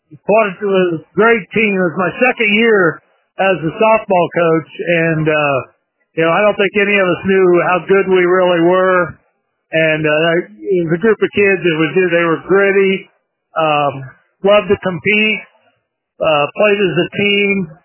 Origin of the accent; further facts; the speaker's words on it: Rochdale, Indiana, United States; also born or lived in Tipton; So we lived in Tipton for 5 years when I was little, and then moved to Rochdale, Indiana, and I lived there through high school